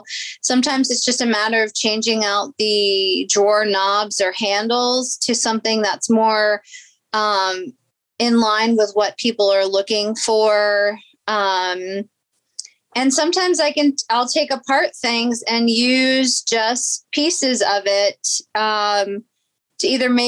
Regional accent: New York, United States; now in Virginia, United States; Growing up in New York, our family was avid yard sailors. We always had yard sales. And so I grew up around that. And then, of course, moving to Virginia

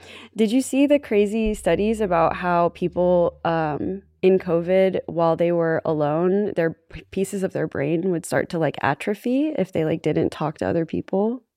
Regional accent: Florida, United States; also born or lived in New York; I was born in New York. I grew up in Florida, but my family's from New York. And so I was kind of raised with like the East Coast social structure

